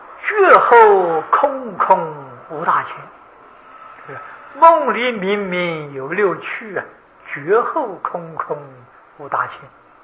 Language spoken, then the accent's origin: Chinese; China; 啊，六祖大师是我们中国人，中国佛门里面相当杰出的一个人物。